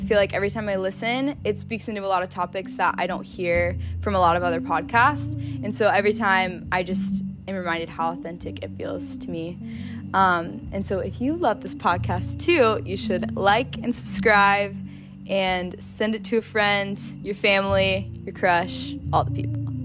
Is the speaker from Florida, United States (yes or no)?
yes; Jacksonville, Florida, United States; I'm from Jacksonville, Florida, and I'm a listener of the Handlebar podcast.